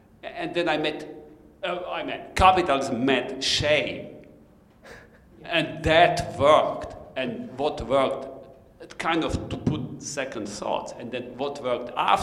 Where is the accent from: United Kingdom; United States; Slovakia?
Slovakia; English is a second language; I come from Slovakia. I lived 29 of my years under communism.